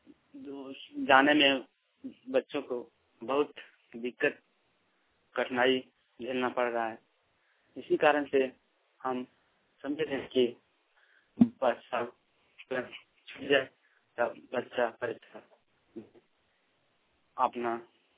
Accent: Jamua, Jharkhand, India; प्रखंड जमुआ के रहने वाला हूँ, डिस्ट्रिक्ट गिरिडीह।

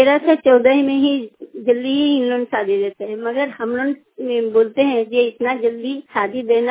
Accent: Digha, Jharkhand, India; मेरा गांव का नाम दीघा है, ब्लॉक है घाटशिला।

